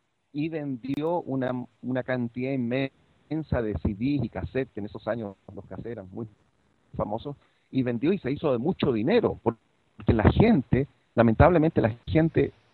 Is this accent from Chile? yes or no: yes; Chile; yo soy chileno y por lo tanto conozco bastante todo el mundo, el movimiento evangélico en Chile. Yo fui evangélico por 40 años.